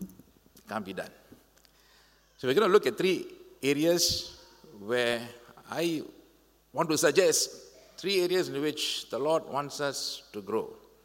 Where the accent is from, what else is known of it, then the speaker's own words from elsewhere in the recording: Kampung Java, Singapore; I was born and raised in Kampung Java. We had neighbors from the left to the right. Then we moved on to a 4-room flat in Toa Payoh.